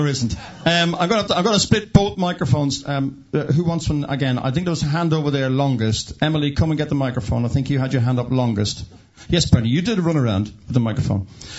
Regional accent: Canada; Because I come from North America and Canada, where the viewpoint would be quite aggressively... quite orthodox.

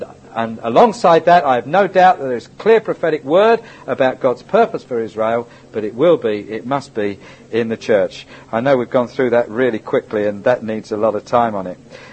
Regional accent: England, United Kingdom; Yeah, well, I'm British as well. Yeah, I don't believe in Messianic congregations, no. Don't believe that, personally. Yeah, as I'm an English Christian

